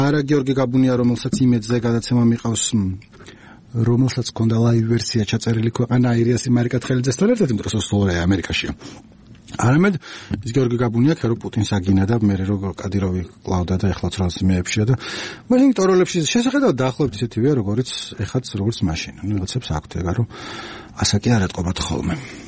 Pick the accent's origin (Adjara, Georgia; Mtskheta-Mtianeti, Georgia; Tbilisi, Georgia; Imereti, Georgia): Imereti, Georgia; მე ფიქრობ ხოლმე მაგას და მე რამე იმერელი ვარ